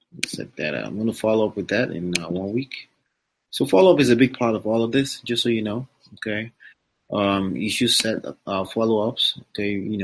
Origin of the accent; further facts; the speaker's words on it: Woodbridge, New Jersey, United States; I am from Woodbridge, New Jersey.